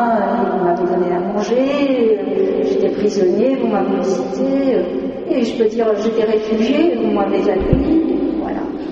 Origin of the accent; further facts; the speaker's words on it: Lebanon; Et moi, en tant que Libanaise, enfin Libano-Allemande, mais Libanaise d'origine